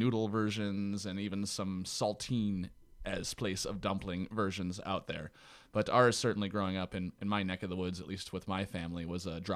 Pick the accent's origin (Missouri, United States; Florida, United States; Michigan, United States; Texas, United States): Missouri, United States; now in Chicago, United States; At least my Missouri is my own experience, and I didn't know that I grew up in the South till I moved to Chicago.